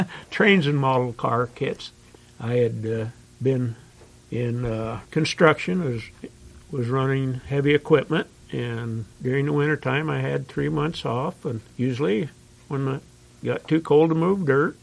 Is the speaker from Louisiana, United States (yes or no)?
no; Ames, Iowa, United States; I was born in Ames in 1942. Grew up outside of Ames, but on a farm.